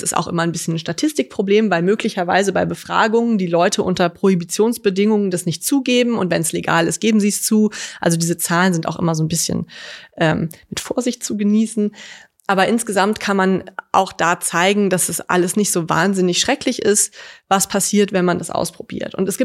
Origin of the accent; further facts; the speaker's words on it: Rhineland, Germany; ich komme aus dem Rheinland, wir haben da Karneval gefeiert.